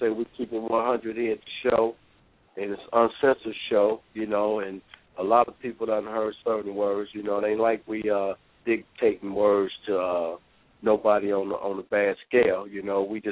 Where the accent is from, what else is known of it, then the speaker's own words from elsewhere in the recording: Detroit, Michigan, United States; you know, like my missus said, we'll be in my hometown, Detroit.